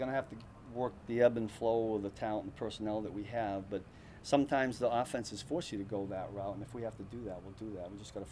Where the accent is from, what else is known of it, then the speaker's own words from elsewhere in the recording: Northeast, United States; You know, I grew up in the Northeast, so there's a lot of Northeast people